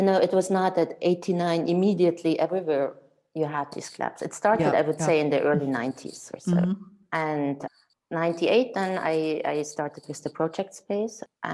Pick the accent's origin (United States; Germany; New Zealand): Germany; Munich, Bavaria; also born or lived in Berlin; Actually, I grew up in Munich and I decided to move to Berlin for studying in 89